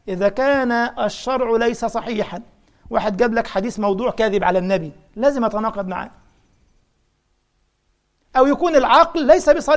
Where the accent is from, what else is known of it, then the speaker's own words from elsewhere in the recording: Egypt; عندنا في مصر فيقول لك عامل زي الهبلة ولابس طرحة